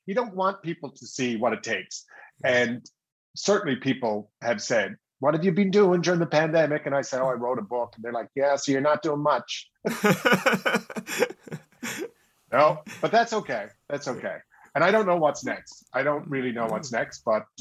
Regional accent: St. John's, Newfoundland and Labrador, Canada; Well, I'm of course going to say St. John's, Newfoundland.

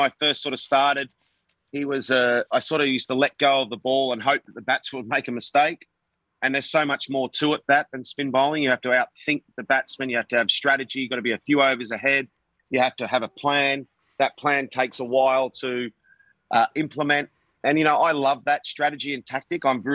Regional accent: Australia; the success I had as an Australian player and as an individual as well.

